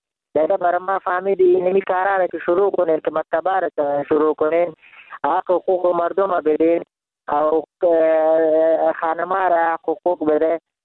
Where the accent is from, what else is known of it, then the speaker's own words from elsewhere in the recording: Jalalabad, Nangarhar, Afghanistan; من خودم افغان هستم، من انگرار هستم، من خواهر شهر جلال آباد هستم.